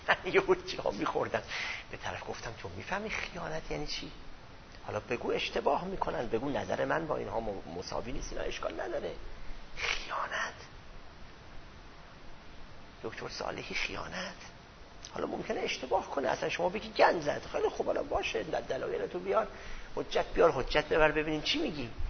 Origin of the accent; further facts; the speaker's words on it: Iran; من به عنوان یک ایرانی، به عنوان یک مسلمان